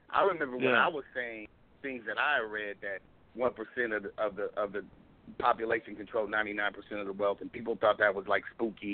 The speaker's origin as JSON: {"language": "English", "country": "United States", "said": "Fuck it. I'm American, bro. What the fuck? I was born here."}